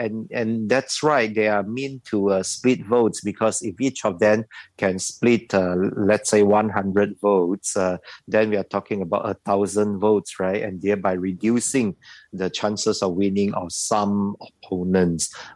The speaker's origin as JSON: {"language": "English", "region": "Sabah", "country": "Malaysia", "said": "I'm from Sabah, for example."}